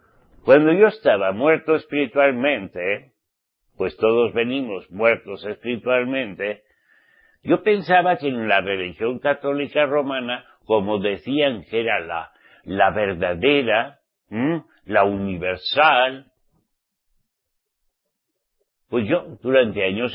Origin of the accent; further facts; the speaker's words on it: Spain; como español